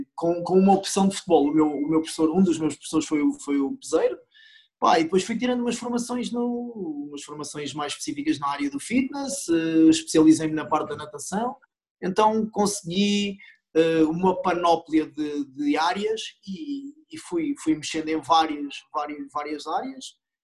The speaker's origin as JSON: {"language": "Portuguese", "town": "Coimbra", "region": "Centro", "country": "Portugal", "tie": "born or raised there", "moved": "as an adult", "lives_now": "Santarém, Portugal", "said": "Eu nasci em Coimbra, estive em Coimbra até aos meus 19 anos"}